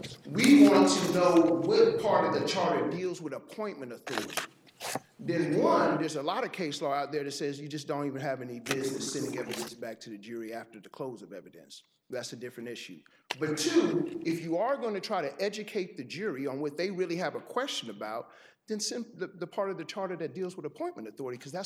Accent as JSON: {"language": "English", "town": "New Orleans", "region": "Louisiana", "country": "United States", "tie": "born or raised there", "said": "I grew up in New Orleans."}